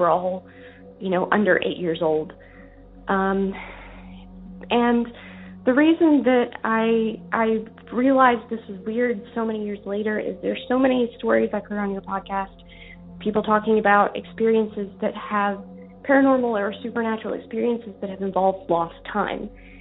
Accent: Tennessee, United States; I'm from Tennessee.

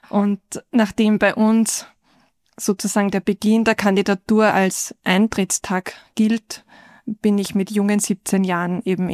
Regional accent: Upper Austria, Austria; born there; Ja, ich bin eine gebürtige Oberösterreicherin und unsere Gemeinschaft, wir haben in Oberösterreich einige Filialen auch gehabt und davon auch einen Kindergarten, der ganz in der Nähe meiner Heimat war.

